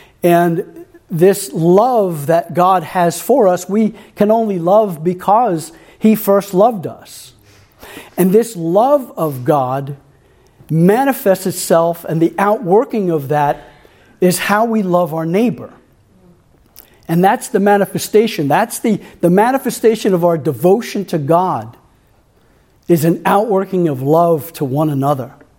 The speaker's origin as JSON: {"language": "English", "region": "Florida", "country": "United States", "tie": "born or raised there", "said": "And we grew up in Florida, which is mostly sand"}